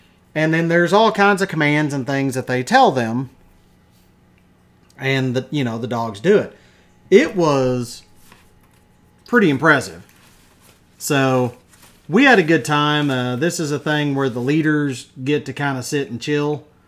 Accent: Wichita Falls, Texas, United States; I've told people before, you know, that I'm from Wichita, and they're like, Kansas? And I'm like, no, a little bit further south.

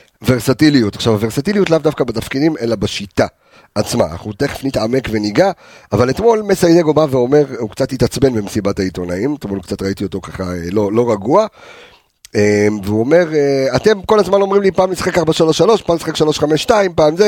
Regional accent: Morocco; now in Israel; כאילו, אתה יודע, אני מרוקאי, ועוד שהגיע ממרוקו

